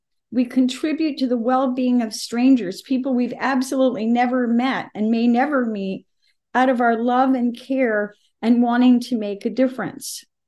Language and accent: English; the South, United States; Now, where I grew up in the South, we love fried okra.